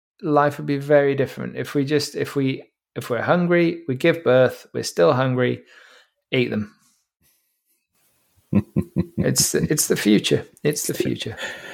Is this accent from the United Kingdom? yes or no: yes; England, United Kingdom; But, you know, I'm English.